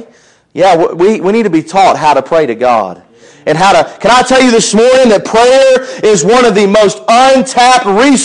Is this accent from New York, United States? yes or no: no; Ohio, United States; also born or lived in Minnesota / Florida; You know, y'all wouldn't know, but I was born up in Minnesota. And 3 months after I was born, I moved to Florida. And I was there for about a year. And I moved to Ohio and spent 12 years in Ohio.